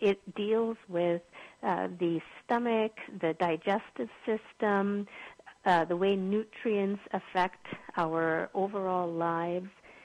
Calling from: Calgary, Alberta, Canada; Calgary, in Canada.

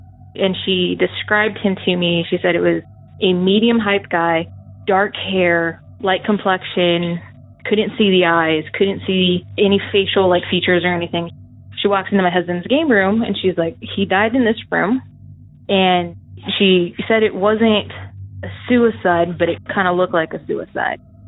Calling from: Arizona, United States; I'm calling from Arizona.

